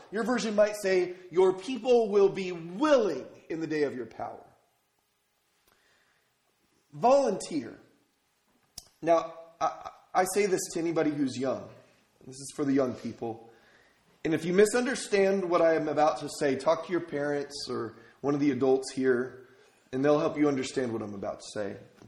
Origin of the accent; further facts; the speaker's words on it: San Diego, California, United States; I told you that I grew up in San Diego and it never rained when I was growing up in the 80s